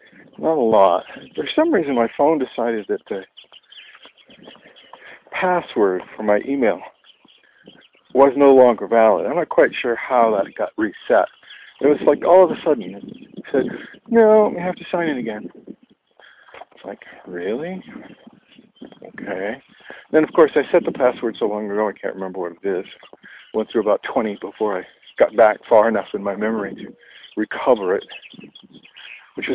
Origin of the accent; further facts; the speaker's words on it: Maine, United States; I know growing up in Maine, when we saw a robin come